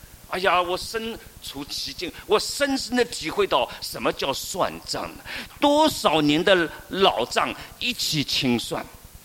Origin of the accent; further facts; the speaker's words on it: China; 所以为什么文化大革命以后中国人那样的渴望，渴望什么？渴望真诚的原谅，对别人原谅。